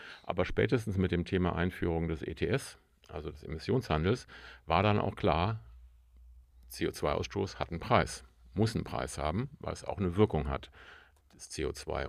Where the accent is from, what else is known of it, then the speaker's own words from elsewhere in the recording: Oldenburg, Lower Saxony, Germany; in Oldenburg sagen wir nur einmal, wir machen es noch ein bisschen knapper.